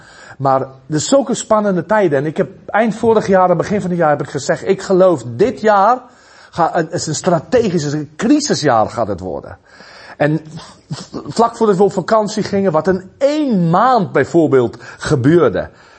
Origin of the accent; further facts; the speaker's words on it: South Africa; Ik kom dus uit Zuid-Afrika.